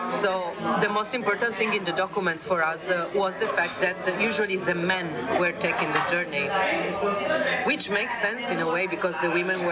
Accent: Trieste, Friuli-Venezia Giulia, Italy; I'm from Trieste

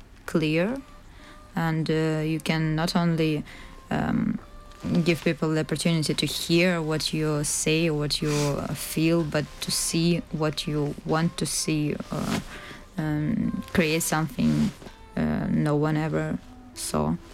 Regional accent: Russia; everyone was like pointing to us that we are from Russia and asking us like what it's like in Russia, what it's like to be Russian, and we were like thinking, wow, we're Russians.

